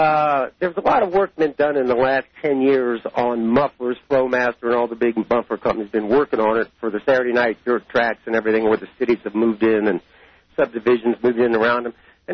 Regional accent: Columbus, Ohio, United States; when I would travel back to Ohio, I grew up in Columbus, Ohio, and I would travel back there to see my parents

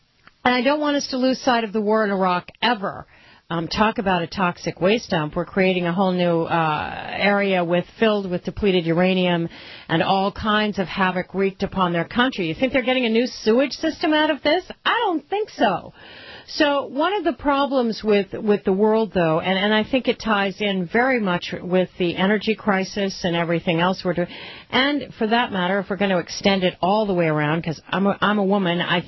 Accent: the West, United States; I'm a Westerner. I grew up in the West.

